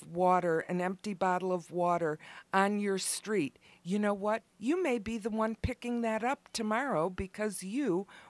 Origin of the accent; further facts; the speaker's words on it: Lansing, Michigan, United States; I grew up in Lansing. I didn't know what was going on outside of my little corner of the world.